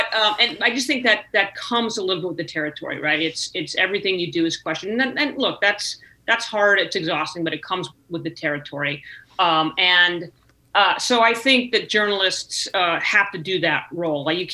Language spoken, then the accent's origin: English; California, United States; I was the first woman, and I was from California, right?